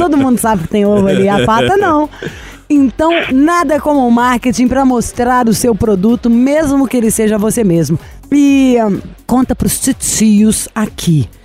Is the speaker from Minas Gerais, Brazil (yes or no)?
yes; Belo Horizonte, Minas Gerais, Brazil; deve ser porque eu sou de Belo Horizonte.